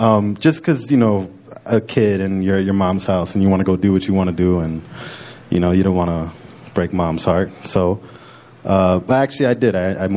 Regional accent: Carpentersville, Illinois, United States; also born or lived in Elgin; I was actually born in Elgin. I was born in Elgin and raised in Carpentersville, about a 45-minute, suburb of Chicago.

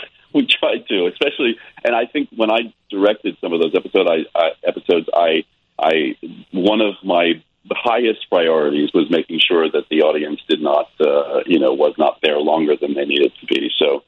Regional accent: Charleston, South Carolina, United States; also born or lived in New York / Los Angeles; I started doing plays in my hometown, which is Charleston, South Carolina, when I was a kid. And then I went to drama school in New York, and I did a lot of theater in New York.

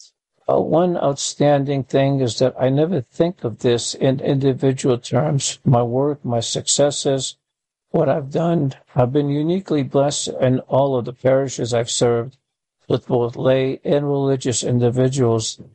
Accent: Rapid City, South Dakota, United States; I grew up in Rapid City, South Dakota, and the Monsignor who ran our parish closed the kitchen on Saturday and Sunday

